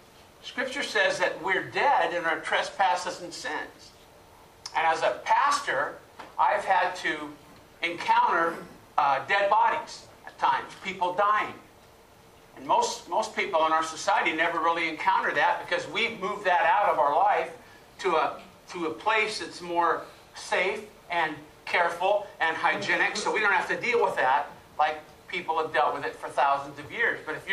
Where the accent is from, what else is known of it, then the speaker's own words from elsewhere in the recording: California, United States; You know, I grew up in the Bay Area, and I'd never really been around thunderstorms and lightning. We moved to Arizona